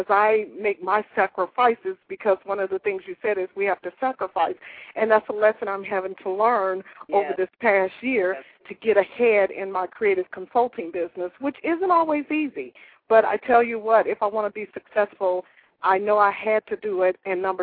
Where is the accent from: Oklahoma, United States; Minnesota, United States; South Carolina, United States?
Oklahoma, United States; also born or lived in Dallas, United States; I am from Oklahoma, but I used to live in Dallas, Texas.